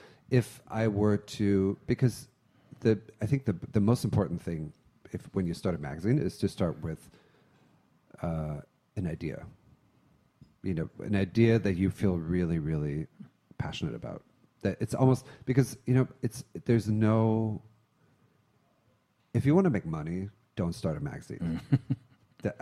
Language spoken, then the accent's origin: English; Dusseldorf, North Rhine-Westphalia, Germany; In Dusseldorf.